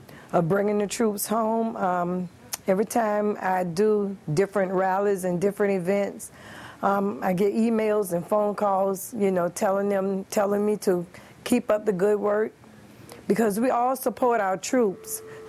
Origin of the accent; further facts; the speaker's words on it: South Carolina, United States; but from my hometown of South Carolina, we have lost 39 soldiers.